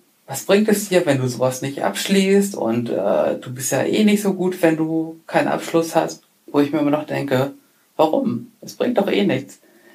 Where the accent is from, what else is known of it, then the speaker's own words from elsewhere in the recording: Hamburg, Germany; Ich komme aus der Nähe von Hamburg